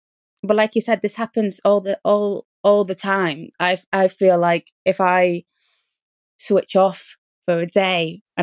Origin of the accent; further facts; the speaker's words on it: United Kingdom; born there; I was born in Britain, right?